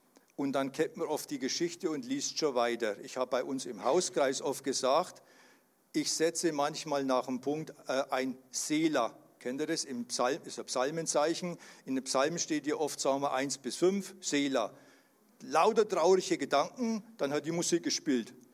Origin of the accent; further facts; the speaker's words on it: Geroldsgrün, Bavaria, Germany; Gut, ich komme aus Geroldsgrün im Frankenwald, im frommen Frankenwald.